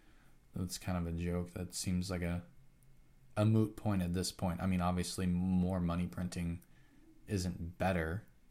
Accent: United States; which is wild to me, being an American.

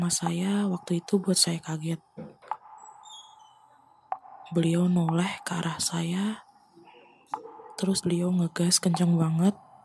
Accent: Yogyakarta, Special Region of Yogyakarta, Indonesia; perkenalkan … Dari kecil saya tumbuh di Jogja. Sampai sekarang pun saya juga masih di Jogja.

